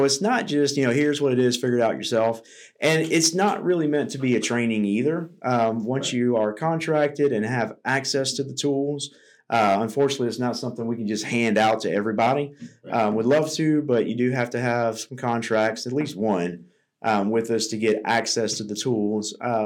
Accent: Louisiana, United States; But what I love about it is I'm from South Louisiana. I'm not the best speller.

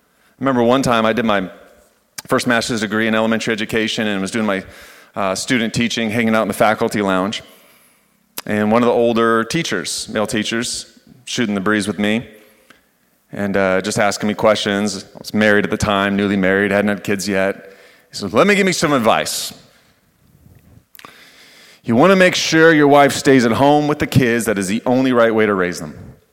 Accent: United States; I'm American, so I will.

